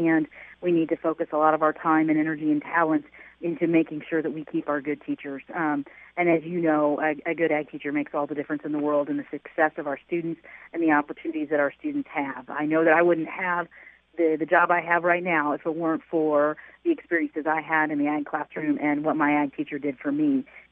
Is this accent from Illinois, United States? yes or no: yes; Farmersville, Illinois, United States; I grew up just outside of Farmersville on a small farm there with my family and went to Lincolnwood High School. So I'm a graduate of Lincolnwood High School, and most of my family is still there.